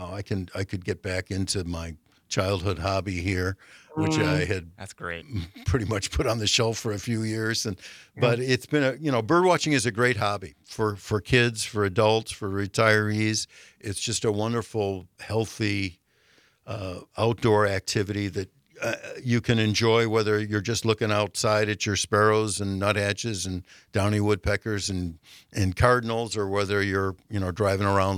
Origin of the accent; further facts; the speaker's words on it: Illinois, United States; I came from Illinois too, Dom, and we didn't have sandhill cranes in Illinois.